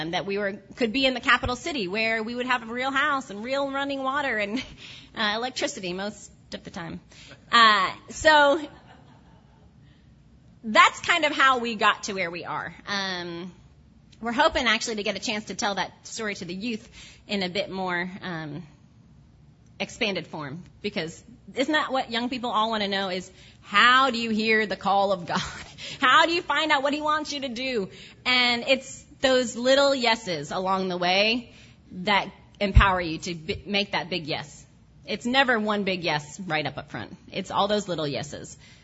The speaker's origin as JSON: {"language": "English", "region": "New Jersey", "country": "United States", "said": "Now, Josh and I come from New Jersey."}